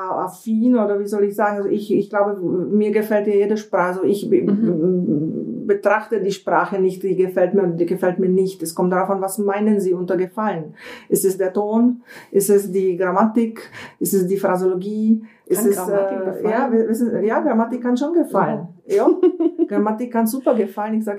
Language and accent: German; Brno, South Moravian Region, Czechia; German is a second language; moved away as an adult; now in Germany; Geboren bin ich in Südmähren in Brno, auf Deutsch Brünn, und bin da aufgewachsen, bin zur Schule gegangen und dann später auch studiert, und irgendwann habe ich dann auch meinen deutschen Weg eingeschlagen.